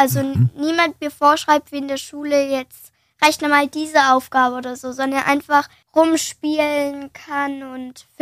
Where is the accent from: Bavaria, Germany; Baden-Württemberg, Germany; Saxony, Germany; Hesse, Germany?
Baden-Württemberg, Germany; Erkenbrechtsweiler; Ich komme aus Ergenbrechtsweiler und ich bin 8 Jahre alt.